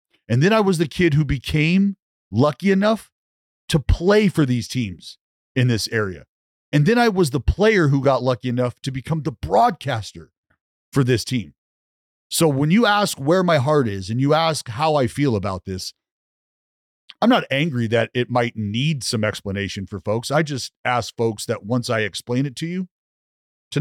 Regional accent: Stockton, California, United States; I grew up in Stockton, California, 40 minutes from Sacramento.

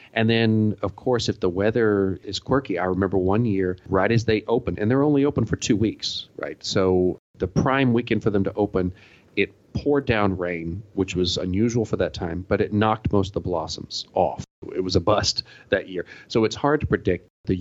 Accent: Atlanta, Georgia, United States; now in Tokyo, Japan; I'm from Atlanta. I grew up in Atlanta, and Tokyo is miserable in the summer.

